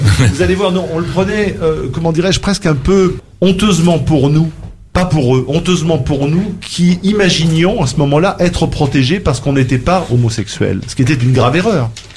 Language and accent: French; Monaco; Je suis monégasque, donc c'est mon pays.